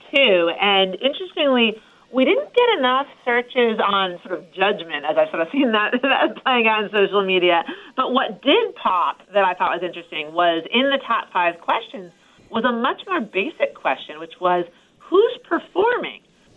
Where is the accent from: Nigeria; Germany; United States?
United States; Boston, Massachusetts; it's probably in part because I'm from Boston